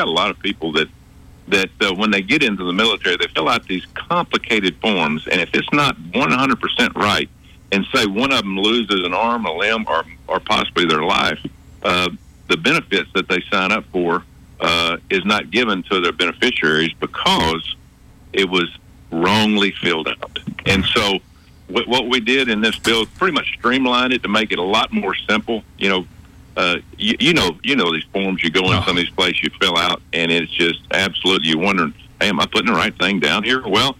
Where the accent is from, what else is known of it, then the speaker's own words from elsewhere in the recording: Alabama, United States; Of course, we're from farming states. He's from Arkansas. I'm from Alabama.